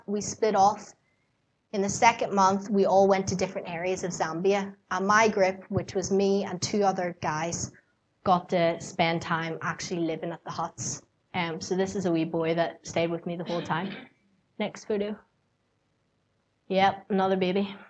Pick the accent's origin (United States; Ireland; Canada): Ireland; And the amount of Mickey she took out of me for being Irish was not funny